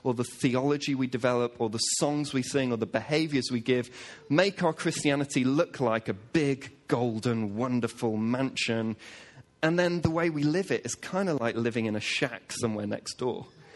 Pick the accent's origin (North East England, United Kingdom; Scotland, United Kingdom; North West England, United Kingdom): North West England, United Kingdom; Manchester; I was brought up in Manchester